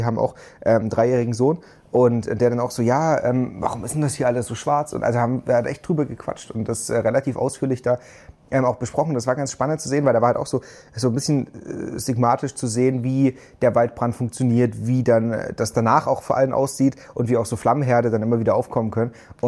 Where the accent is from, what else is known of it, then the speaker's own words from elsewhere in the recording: Thuringia, Germany; also born or lived in Ingolstadt, Germany; ich habe ja auch lange Zeit, oder in meiner Kindheit in Thüringen, wo wir so viele Wälder einfach haben, gewohnt, und dann bin ich in Ingolstadt gezogen